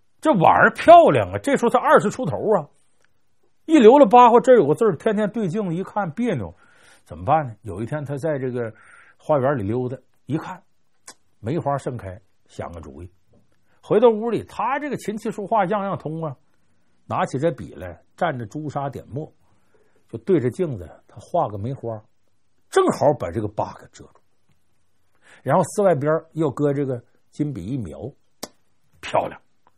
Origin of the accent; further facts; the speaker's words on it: Heilongjiang, China; now in Beijing, China; 我老家黑龙江，我现在在北京